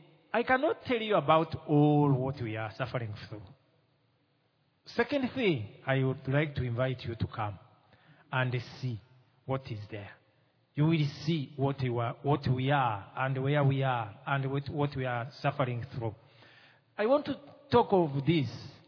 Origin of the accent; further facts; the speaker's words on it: Burundi; English is a second language; from Burundi. English is my third language, and I try to make it clear that you can hear what I say.